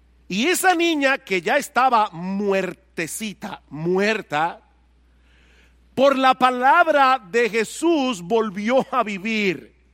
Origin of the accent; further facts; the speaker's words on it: San Juan de la Maguana, San Juan, Dominican Republic; en el pueblo donde yo nací, que se llamaba San Juan de la Maguana, o se llama todavía San Juan de la Maguana